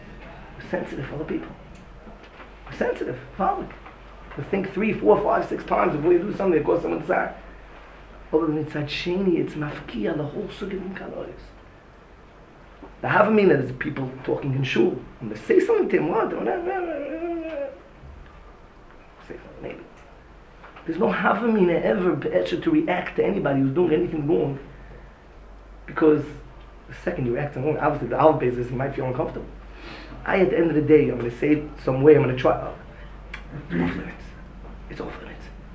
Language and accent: English; United States; As an American, it's something that, ugh, yeah, other cultures have absolutely no problem with it.